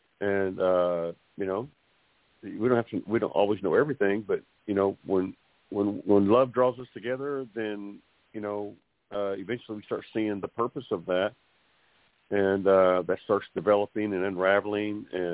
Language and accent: English; Farwell, Texas, United States; I came from a little town called Farwell, Texas, and then everybody we knew lived in Clovis. It was about 8 minutes away